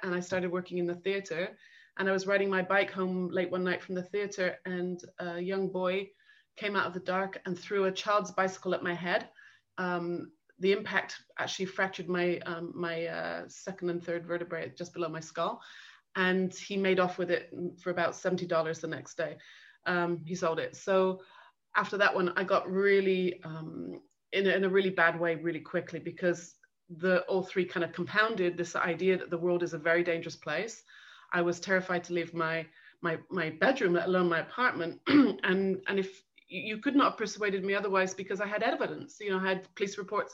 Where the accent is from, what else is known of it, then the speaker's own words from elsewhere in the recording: England, United Kingdom; So I grew up in England. And I went to Manchester University, where I was having a good student time in the early 1980s.